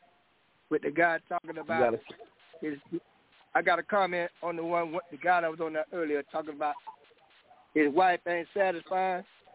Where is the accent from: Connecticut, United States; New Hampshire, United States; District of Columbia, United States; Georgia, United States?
Georgia, United States; Atlanta; Atlanta. I'm from Atlanta.